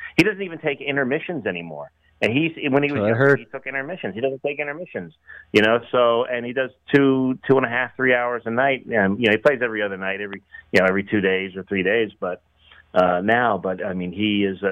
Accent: New Jersey, United States; Well, I grew up in New Jersey, and I wasn't that far out of New York. So I got New York radio, and I got Philadelphia radio.

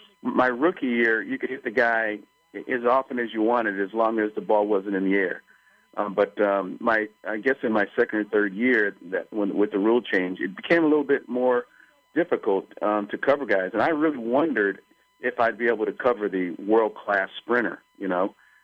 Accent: Los Angeles, California, United States; Well, I think that growing up in Los Angeles, or growing up in the time that I grew up also

